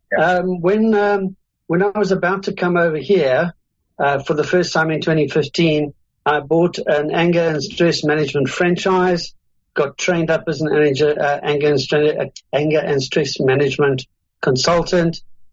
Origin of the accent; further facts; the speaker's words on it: South Africa; also born or lived in Zambia; I was born in Zambia a long while ago. My parents left Zambia in 1967 and moved to South Africa, where I completed my high school education